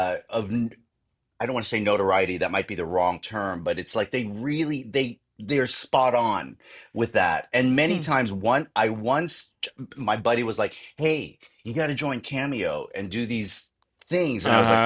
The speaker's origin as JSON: {"language": "English", "country": "Philippines", "said": "no one knows I'm Filipino because I've"}